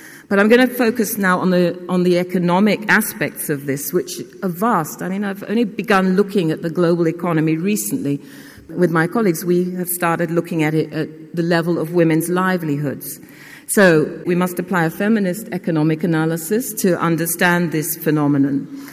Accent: Nigeria; I grew up in Nigeria in the early civil war.

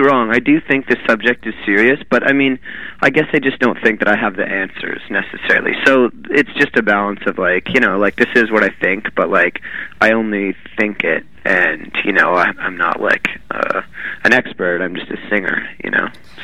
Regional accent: Vancouver, British Columbia, Canada; I grew up in Vancouver in, you know, sort of like, I was in high school in the late 90s

